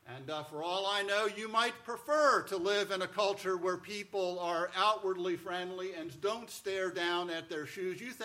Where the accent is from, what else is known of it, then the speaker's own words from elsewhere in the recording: New Jersey, United States; also born or lived in Dallas; I grew up in the Northeast, mostly in New Jersey. Very glad to be back in the Northeast. Spent the middle third, roughly, of my life in Dallas, Texas.